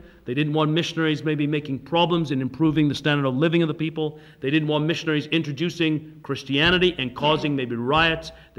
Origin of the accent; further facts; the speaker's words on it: England, United Kingdom; born there; I was born in England, and I have a great love for the British